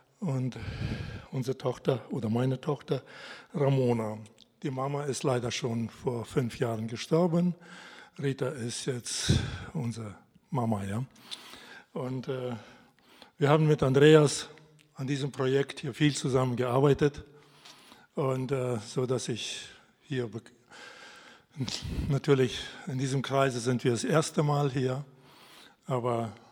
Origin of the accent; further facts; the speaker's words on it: Lage, North Rhine-Westphalia, Germany; Ja, wir kommen aus Lage.